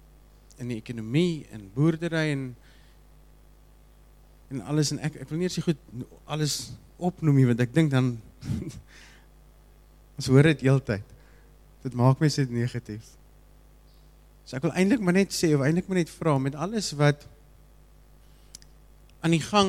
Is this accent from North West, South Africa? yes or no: no; Piketberg, Western Cape, South Africa; Ek is van Piketberg.